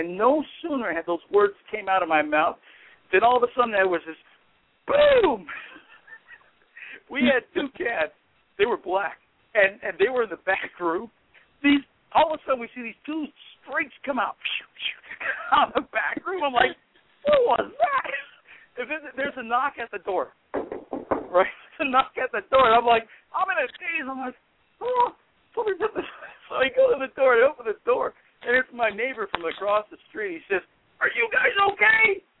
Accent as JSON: {"language": "English", "region": "California", "country": "United States", "said": "she's from Montana, I'm from California."}